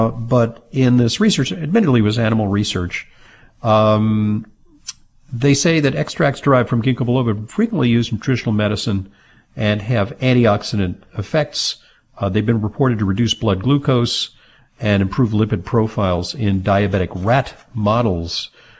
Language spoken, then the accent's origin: English; Santa Monica, California, United States; because I grew up in Santa Monica, California.